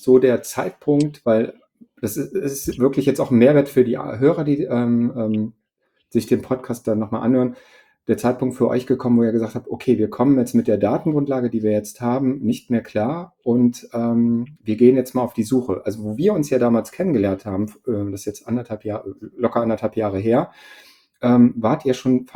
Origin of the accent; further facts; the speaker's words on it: Neuss, North Rhine-Westphalia, Germany; Also ich komme ja aus Neuss hier neben Düsseldorf